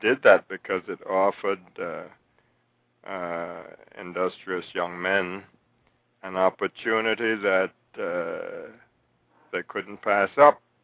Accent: Jamaica; now in United States; as many other Jamaican seniors, as we're expatriates from Jamaica.

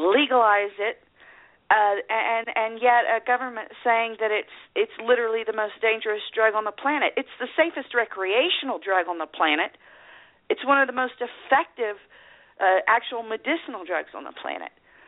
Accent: Oklahoma, United States; I mean, I came from Oklahoma, and I'll never forget, in a small town, the police chief in Jones

